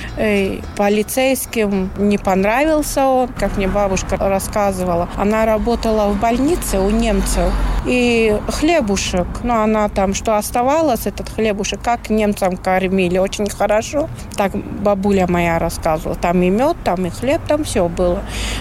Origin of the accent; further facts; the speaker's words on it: Latvia; first language lv; Russian is a second language; Я латышка, я в школе латышской. И все у меня на латышском языке.